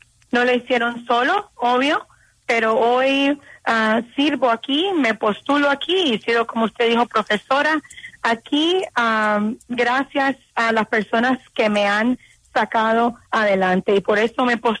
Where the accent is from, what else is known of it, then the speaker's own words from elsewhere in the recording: Florida, United States; born there; Nací aquí en los Estados Unidos de un padre cubano que vino aquí a Miami en el Mariel en los 1980